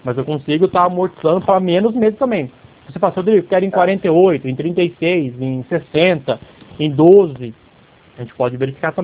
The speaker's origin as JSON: {"language": "Portuguese", "town": "Dracena", "region": "São Paulo", "country": "Brazil", "said": "Eu sou aqui de Dracena."}